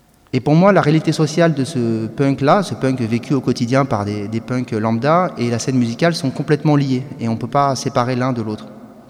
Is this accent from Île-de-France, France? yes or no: yes; Issy-les-Moulineaux, Île-de-France, France; j'ai grandi une partie de mon enfance à Issy-les-Moulineaux, à Corentin-Celleton